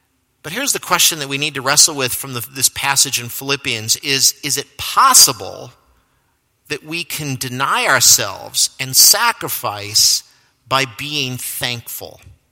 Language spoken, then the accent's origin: English; United States; Because ultimately, I'm an American, I'm a pretty good guy, right?